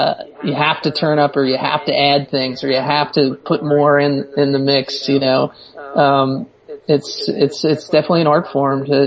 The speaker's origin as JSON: {"language": "English", "town": "Brooklyn", "region": "New York", "country": "United States", "lives_now": "Germantown, United States", "said": "Yeah, we're all originally from Brooklyn, me and my bandmates, and we actually currently reside upstate"}